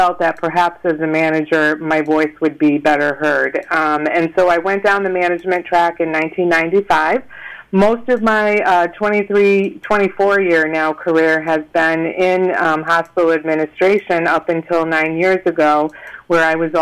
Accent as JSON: {"language": "English", "town": "Waterbury", "region": "Connecticut", "country": "United States", "tie": "born or raised there", "said": "I grew up in Waterbury"}